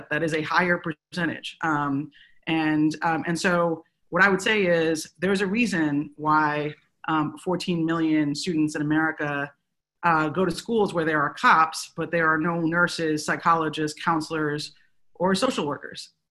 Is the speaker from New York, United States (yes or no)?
no; Chicago, Illinois, United States; when I was growing up in Chicago, we remember who was suspended and expelled